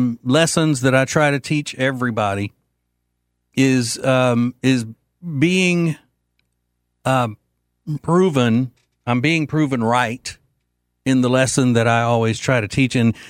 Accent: Louisiana, United States; I'm not from South Louisiana, and everything in South Louisiana is Catholic. I'm from central to north Louisiana, where it's all different kinds of faiths. I was raised Southern Baptist.

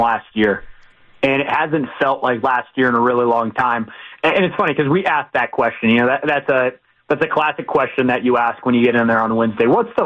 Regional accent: Florida, United States; I'm from Florida. I grew up watching the Buccaneers

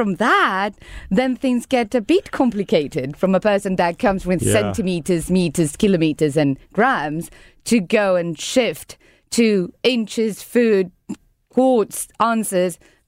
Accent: Caracas, Capital District, Venezuela; English is a second language; now in San Luis; from Venezuela. I grew up in Caracas. I don't know if you know where is that, but that is in Latin America. And due to the situation of my country, well, I ended up being here in San Luis.

